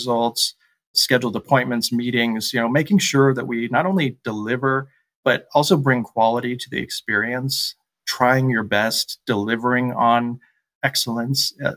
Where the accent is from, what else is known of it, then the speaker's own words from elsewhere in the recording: Midwest, United States; I really feel like that people business growing up in the Midwest led me to use that skill every single day